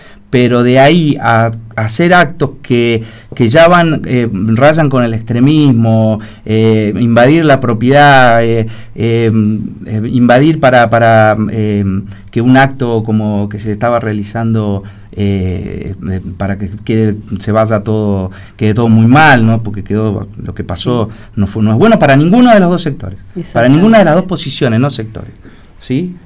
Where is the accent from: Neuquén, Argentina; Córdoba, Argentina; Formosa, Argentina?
Neuquén, Argentina; yo soy nacido y criado en Chacra, y yo respeto mis tradiciones